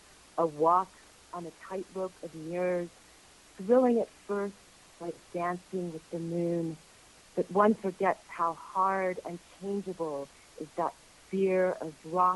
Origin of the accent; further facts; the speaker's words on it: Texas, United States; now in Sydney, Australia; I'm from Texas originally, but I've lived all over the United States.